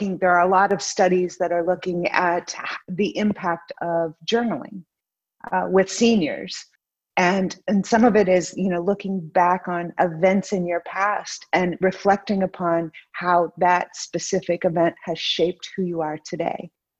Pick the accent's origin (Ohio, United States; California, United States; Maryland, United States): Ohio, United States; Akron; I'm from Ohio. I grew up in Akron, Ohio, actually.